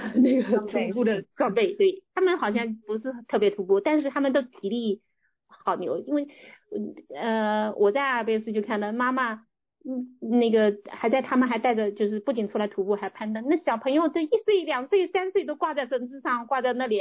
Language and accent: Chinese; southern China, China; 因为我是南方人